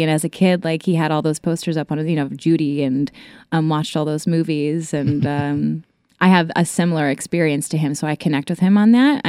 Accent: Canton, Ohio, United States; I'm from Ohio.

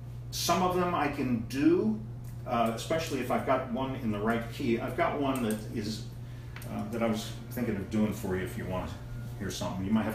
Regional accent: McLean, Virginia, United States; I grew up in McLean Falls Church.

